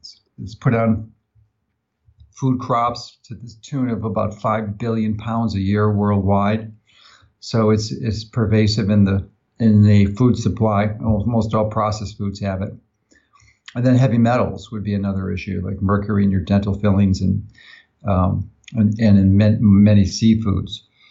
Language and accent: English; Chicago, Illinois, United States; And my hometown newspaper, Chicago Tribune, exposed the flaw in that whole industry.